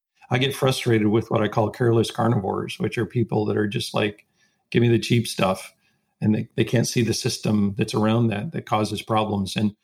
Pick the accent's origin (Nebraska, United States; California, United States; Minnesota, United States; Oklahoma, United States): Nebraska, United States; also born or lived in Iowa; But now, I mean, I grew up in Nebraska. I went to school in Iowa.